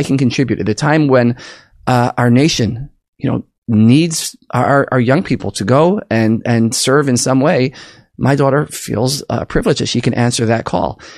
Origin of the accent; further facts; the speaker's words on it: New Jersey, United States; now in Israel; when I grew up in New Jersey and lived in New York, I honestly did not know a single person who served in the United States military.